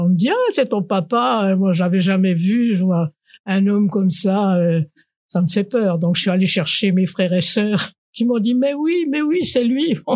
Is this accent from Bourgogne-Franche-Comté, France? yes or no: yes; Is-sur-Tille, Bourgogne-Franche-Comté, France; Je suis née à Cessé-sur-Tille, dans mon village que je n'ai pas quitté, où j'habite toujours.